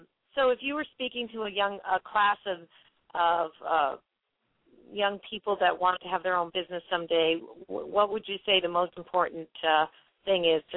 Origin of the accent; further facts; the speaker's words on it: New England, United States; I was a snobby Yankee. I'll have to admit, I came from New England